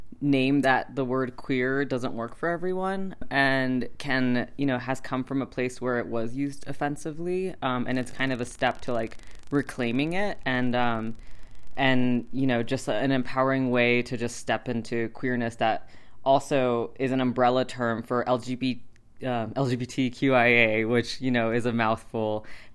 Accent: Turkey; And then my patrilineage is Turkish, which is actually where I grew up. I grew up in Turkey.

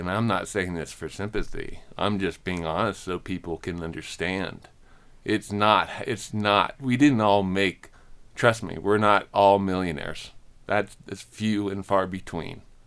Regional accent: Midwest, United States; growing up in the Midwest is football country.

